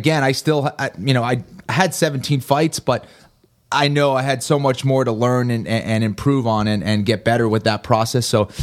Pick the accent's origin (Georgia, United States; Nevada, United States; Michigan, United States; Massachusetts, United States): Massachusetts, United States; Boston; moved away as an adult; now in Los Angeles, United States; I live in Hollywood now. It's crazy. I never would have thought that I would be saying that, but yeah, I'm from Boston.